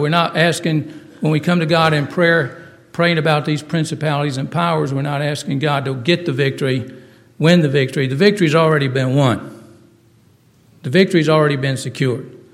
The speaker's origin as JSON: {"language": "English", "town": "Phenix City", "region": "Alabama", "country": "United States", "tie": "born or raised there", "said": "years ago when I was growing up in Phoenix City, Alabama."}